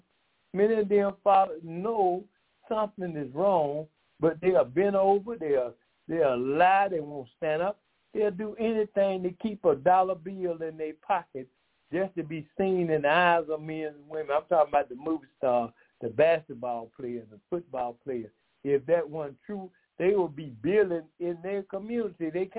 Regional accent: Decatur, Georgia, United States; I am from Decatur, Georgia.

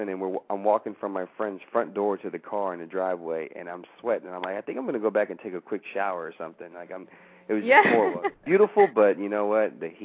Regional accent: Hope, Arkansas, United States; also born or lived in Louisiana / Georgia; I was born in Louisiana. And then at 9, my mother moved to Arkansas, in Hope, Arkansas. And I lived there till I was 17 years old, my junior year of high school.

